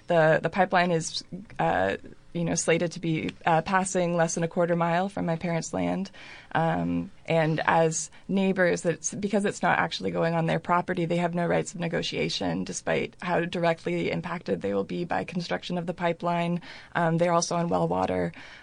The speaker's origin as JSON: {"language": "English", "town": "Ames", "region": "Iowa", "country": "United States", "tie": "born or raised there", "said": "I grew up in Ames and went to University of Iowa. I came back a few years ago."}